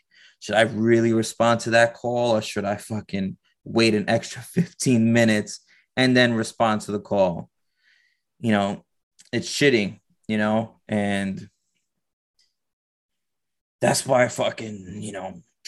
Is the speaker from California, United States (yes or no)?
no; New York City, New York, United States; because I grew up in New York, you know, I grew up in the Bronx